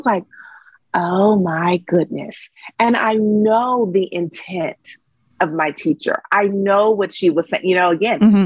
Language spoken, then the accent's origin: English; Dallas, Texas, United States; I'm from Dallas, Texas, and talked about how we traveled. We were a traveling choir.